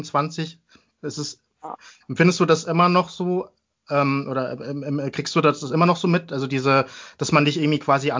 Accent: Würzburg, Bavaria, Germany; also born or lived in Wertheim; Und dann sage ich halt irgendwie, ich komme aus Würzburg oder aus Wertheim, wo ich geboren bin. Und die denken dann aber, dass sie irgendwie wissen wollen, wo meine Ursprünge herkommen, Laos.

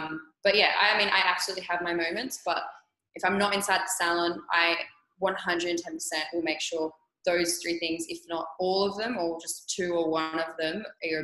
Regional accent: New South Wales, Australia; I think growing up in the Blue Mountains, like I grew up outside, that to me is really important.

